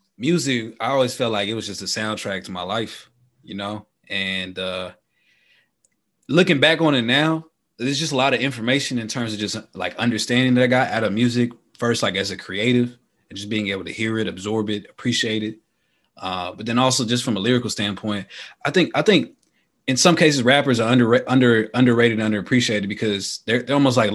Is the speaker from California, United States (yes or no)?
no; Dallas, Texas, United States; Cotton Bowl. I'm from Texas. I'm from Dallas.